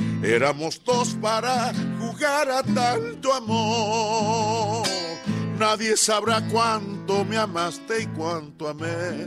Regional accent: Purmamarca, Jujuy, Argentina; porque yo soy de Purmamarca

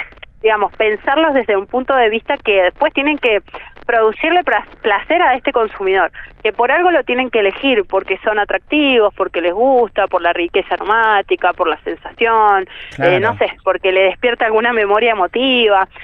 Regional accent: San Martín, Mendoza, Argentina; el ser de San Martín, es un pueblito a 60 kilómetros acá de la bodega que la verdad vivís un poco rodeado de todo eso.

